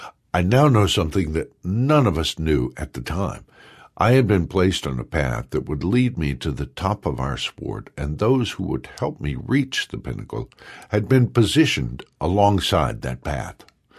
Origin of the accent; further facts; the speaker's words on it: San Antonio, Texas, United States; 12-year-old growing up in San Antonio, Texas, I dreamed of wrestling for a living.